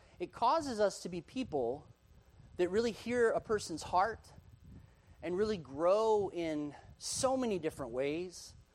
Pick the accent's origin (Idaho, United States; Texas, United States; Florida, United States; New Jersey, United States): Texas, United States; Austin; I grew up in Austin, the music capital of the world.